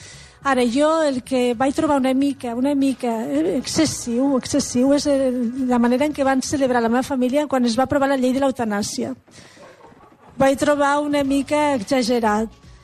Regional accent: Lleida, Catalonia, Spain; Soc de Lleida

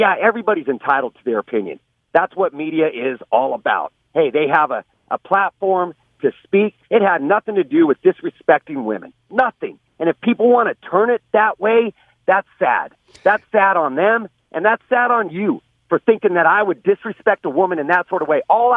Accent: Bay Area, California, United States; I grew up in the Bay Area.

